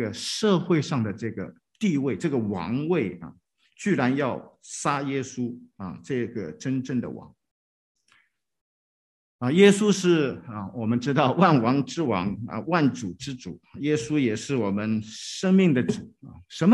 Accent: China; 因为我们中国人是特别讲究礼仪的，中国是礼仪之邦

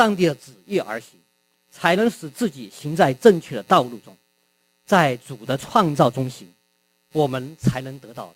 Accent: China; 我们中国人常常我们在祝福的时候，我们喜欢用一句话来祝福

